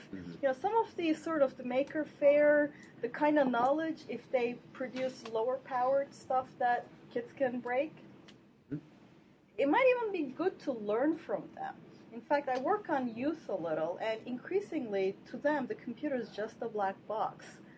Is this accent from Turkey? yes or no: yes; Turkey; But here's my question. I'm from Turkey.